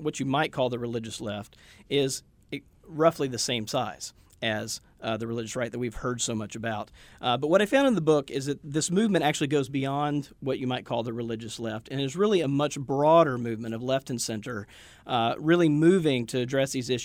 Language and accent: English; the South, United States; I grew up Southern Baptist in the South.